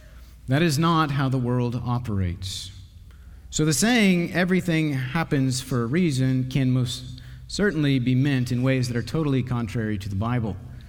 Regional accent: Texas, United States; Growing up in Texas, for whatever reason, this was a popular saying, something I heard all the time.

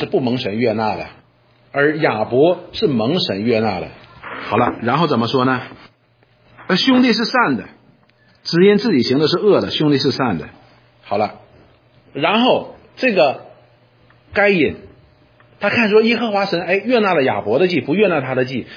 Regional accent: China; 我们中国人叫什么来着

